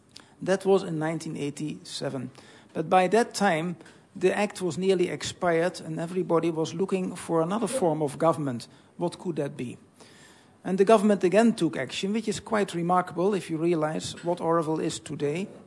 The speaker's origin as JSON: {"language": "English", "country": "Netherlands", "moved": "yes", "said": "I'm from Holland originally."}